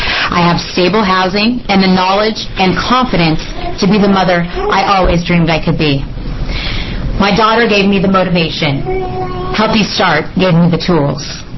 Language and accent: English; United States; Sorry. I'm from Polk County